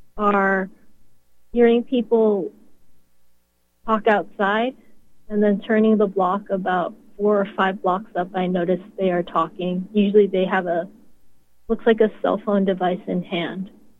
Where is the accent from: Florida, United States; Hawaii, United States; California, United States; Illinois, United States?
Florida, United States; I was from Central Florida. The areas of Central Florida where I'm familiar with are Kissimmee, Orlando, Altamont Springs, yeah.